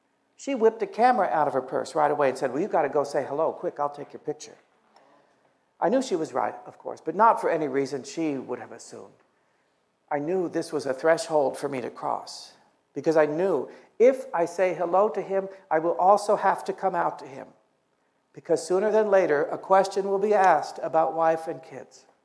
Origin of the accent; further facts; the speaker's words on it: Long Beach, California, United States; the Bay was a place that for each of us held these indelible, joyful memories of times growing up in Long Beach.